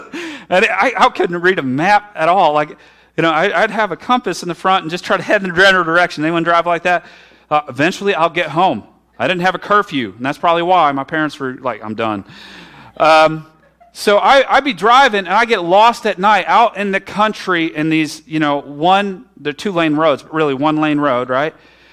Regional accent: Bourbon, Indiana, United States; I remember I grew up in Bourbon, Indiana, which is a small town with one light, where if you turn right, they'll arrest you.

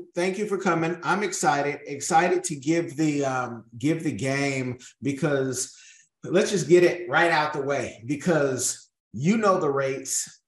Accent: Oakland, California, United States; I'm from Oakland.

